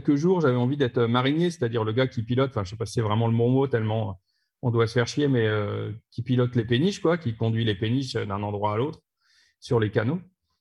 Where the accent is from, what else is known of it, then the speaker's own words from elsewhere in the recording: Reims, Grand Est, France; Quand j'étais gamin, j'habite à Reims.